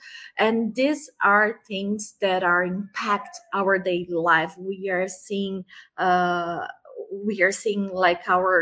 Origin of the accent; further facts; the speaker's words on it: São Paulo, Brazil; I'm from São Paulo. I'm back in Brazil right now. So I'm based in São Paulo